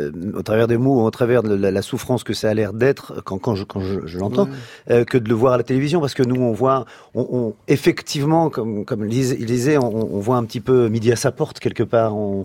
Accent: France; also born or lived in England; J'irai pas y vivre parce que je suis français vraiment

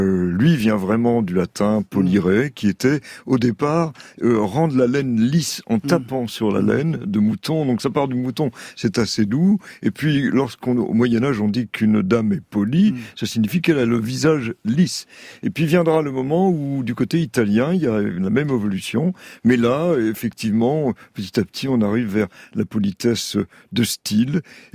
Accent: Saint-Denis, Île-de-France, France; born there; Je suis né à Saint-Denis, en Seine-Saint-Denis.

